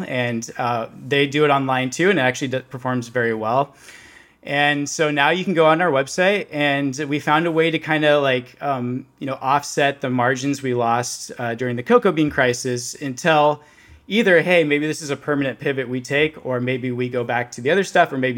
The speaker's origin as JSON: {"language": "English", "region": "Oregon", "country": "United States", "tie": "born or raised there", "also_born_or_lived": "New York City", "said": "took a little bit of time to get away from New York City and back to Oregon, my hometown. And growing up in a small conservative farming community, I saw that a lot of things have changed in the environment."}